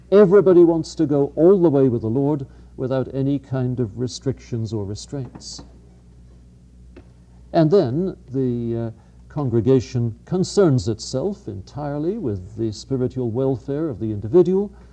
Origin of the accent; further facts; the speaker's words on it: England, United Kingdom; And I say this as an English Anglican.